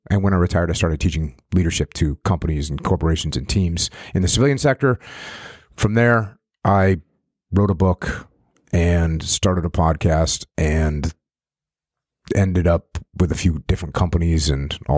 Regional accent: New England, United States; Yeah, I grew up in New England, small New England town, wanted to be a commando of some kind my whole life.

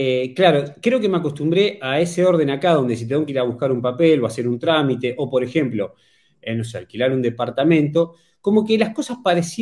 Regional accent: San Martín de los Andes, Neuquén, Argentina; moved away as an adult; Yo vengo de la Patagonia, de un lugar que se llama San Martín de los Andes.

